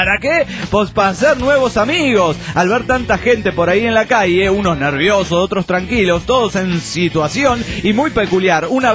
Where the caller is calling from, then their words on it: Cuernavaca, Morelos, Mexico; Hola, ¿cómo están? … de Cuernavaca, Morelos, México.